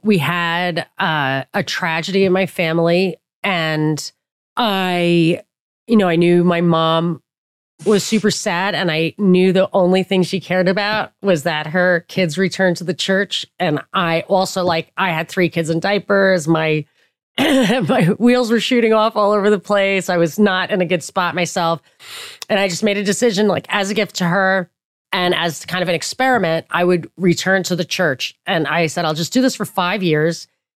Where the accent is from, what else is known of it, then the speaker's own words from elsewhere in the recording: Papua New Guinea; I grew up in Papua New Guinea.